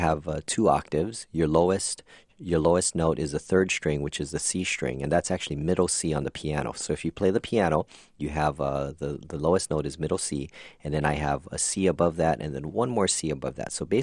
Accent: Hawaii, United States; Growing up in Hawaii, you know, everyone has an ukulele, you know, in their home, tucked away somewhere in the closet or something, you know.

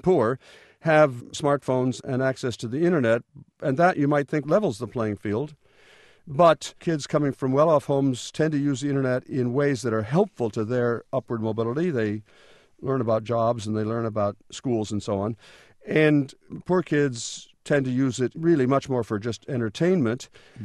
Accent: Port Clinton, Ohio, United States; born or raised there

